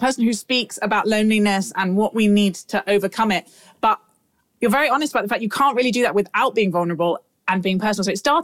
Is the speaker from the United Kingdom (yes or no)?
yes; United Kingdom; Particularly, I think as a Brit, there's like one other click over.